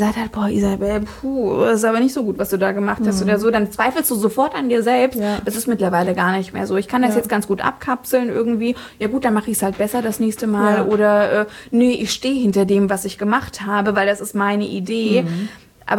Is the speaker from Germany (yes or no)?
yes; Fritzlar, Hesse, Germany; Genau, also um genau zu sein, wurde ich in Fritzlar geboren, also ich bin so richtige Nordhessin.